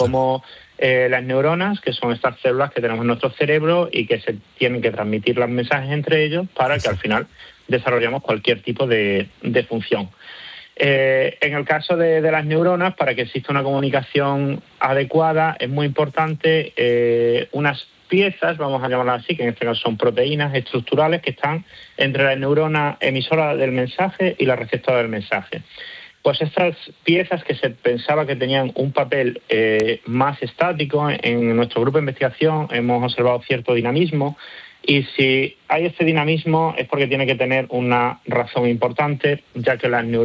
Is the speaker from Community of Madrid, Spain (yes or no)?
no; Extremadura, Spain; moved away; Pues yo de España lo echo de menos todo. Como te decía, vengo de un pueblo de Extremadura, soy muy familiar